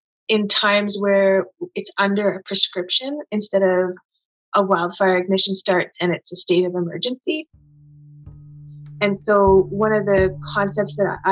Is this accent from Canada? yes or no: yes; Lethbridge, Alberta, Canada; born there; now in Fort Nelson, Canada; I was born in Lethbridge, Alberta. My parents had a very large ranch beside the Head Smashed In Buffalo Jump, right in the middle of many different reservations in southern Alberta.